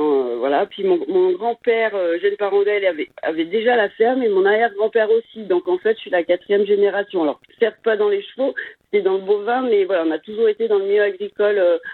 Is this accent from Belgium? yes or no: no; Saint-Cassien, Auvergne-Rhône-Alpes, France; j'ai toujours connu que Saint-Cassien. Alors maintenant, moi, j'habite juste à côté, j'habite sur la Murette, mais j'ai toujours été sur Saint-Cassien, je suis native de Saint-Cassien.